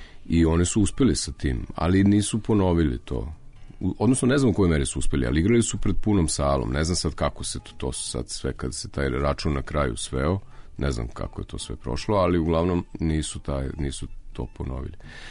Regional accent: Zrenjanin, Vojvodina, Serbia; ja sam iz Renjanina

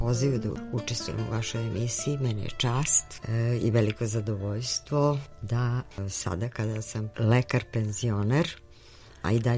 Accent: Kruševac, Rasina District, Serbia; also born or lived in Skopje; now in Belgrade, Serbia; Ja sam rođena u Skoplju, odrasla sam i duhovno i fizički u Kruševcu, to je Lazarev grad sa tradicijom srednjevekovnom i slobodarskom, i u Beogradu živim već 50 godina.

